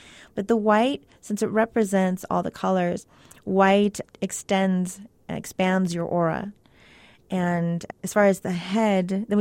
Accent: El Paso, Texas, United States; also born or lived in California; I grew up in California and El Paso.

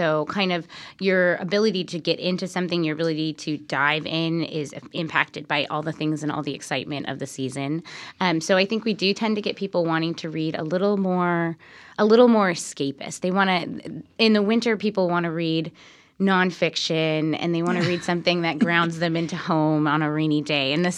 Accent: Portland, Oregon, United States; I grew up in Portland, and I worked at the Lloyd Center Barnes & Noble for all of undergrad and even into grad school a bit.

